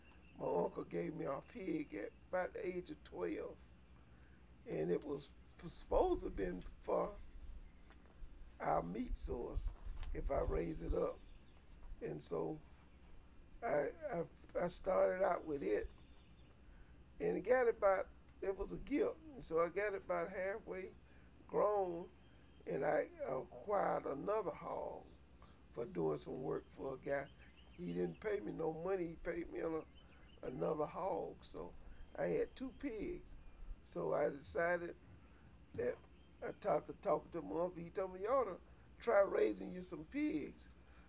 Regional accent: Mount Pleasant, United States; born there; Yes, I was born right here in Mount Pleasant, in the little house across my yard.

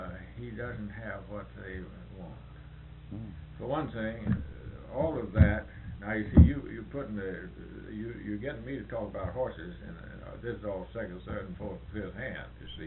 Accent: Tennessee–Kentucky border, United States; No, I was raised on the Tennessee-Kentucky line, west.

